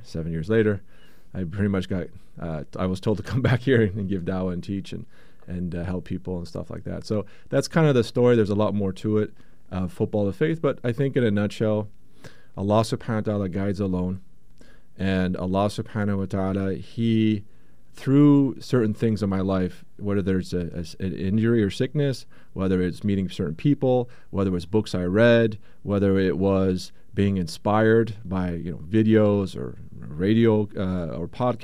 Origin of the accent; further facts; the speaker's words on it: Cedar Rapids, Iowa, United States; Alhamdulillah, I was born in Cedar Rapids, Iowa in 1980 and grew up kind of like any other American kid.